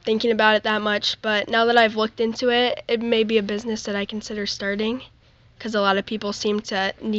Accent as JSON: {"language": "English", "town": "Salem", "region": "South Dakota", "country": "United States", "said": "I'm a freshman at McCook Central High School in Salem, South Dakota."}